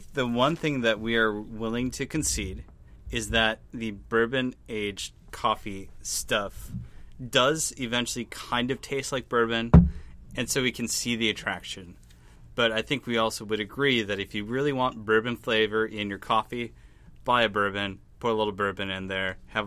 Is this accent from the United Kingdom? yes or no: no; Sheboygan, Wisconsin, United States; I'm in Wisconsin. I grew up in Sheboygan.